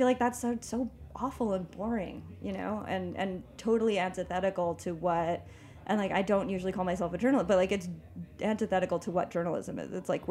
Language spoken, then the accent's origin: English; New York, United States; I come from Long Island. Like, that is, like, oysters are from there.